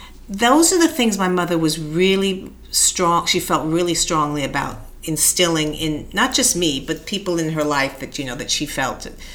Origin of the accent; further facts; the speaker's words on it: Beverly Hills, California, United States; I'm an only child, and I grew up in Beverly Hills. We had this big property, and I didn't have any playmates near me because we lived in a little secluded part of the town